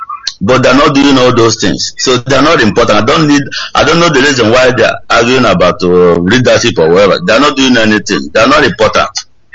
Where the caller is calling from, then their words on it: Canada; I'm calling from Canada.